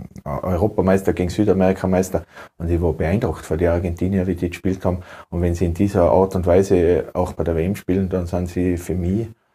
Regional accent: Tyrol, Austria; Ich bin in Tirol zu Hause. Tirol ist mein Heimatland, ich liebe das Land über alles

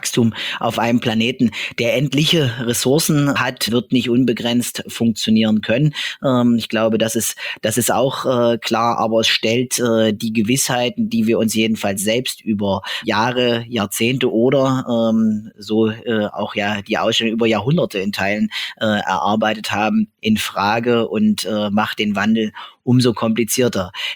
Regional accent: Merseburg, Saxony-Anhalt, Germany; dass in meiner Heimatstadt zum Beispiel in Merseburg

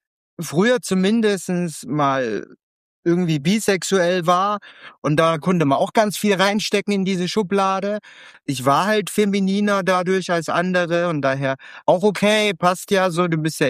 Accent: Chemnitz, Saxony, Germany; ich komme ursprünglich aus Chemnitz

